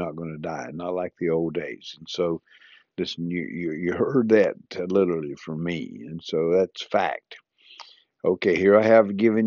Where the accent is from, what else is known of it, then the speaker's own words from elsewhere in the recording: the South, United States; accent: southern; she loved to hear my southern accent